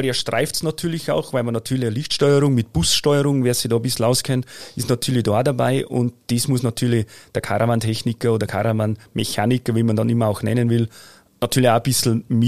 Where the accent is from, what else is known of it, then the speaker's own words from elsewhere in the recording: Bavaria, Germany; Also positiv gesagt, so ein Murkser, so wie es bei uns in Aufwachsen war.